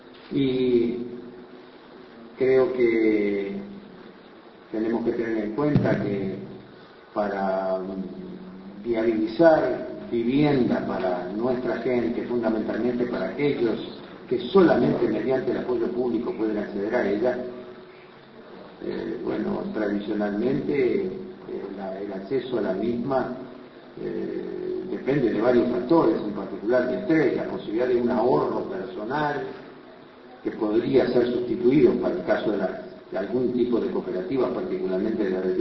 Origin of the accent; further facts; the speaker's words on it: Uruguay; Lo digo como uruguayo, lo digo como arquitecto